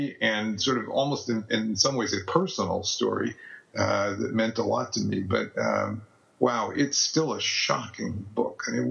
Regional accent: Chicago, Illinois, United States; I grew up in Chicago, and I was born in Hyde Park.

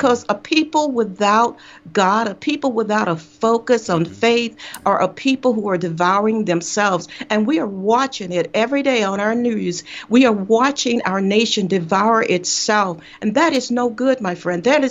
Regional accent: United States; You know what? I am an American. I just happen to be Black.

